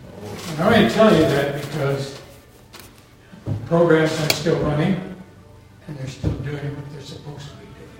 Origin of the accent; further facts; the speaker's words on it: Rockford, Illinois, United States; born there; And I was born in Rockford, Illinois. Went to East Rockford High School.